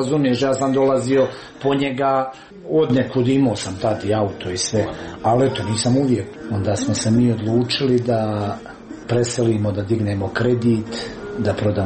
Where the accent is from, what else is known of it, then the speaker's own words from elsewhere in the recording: Bosnia & Herzegovina; born there; Ljudi, ja sam rođen u Bosni i Hercegovini, to je moja zemlja, meni je niko ne može oduzeti.